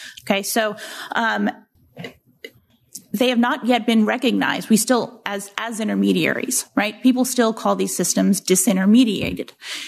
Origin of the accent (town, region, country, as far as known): Texas, United States; born or raised there